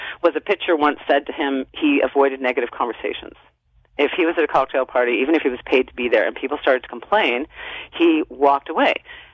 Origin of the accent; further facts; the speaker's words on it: Quebec, Canada; I grew up with bodyguards in Quebec during the Quiet Revolution when Dad decided to get a petition going for English language rights.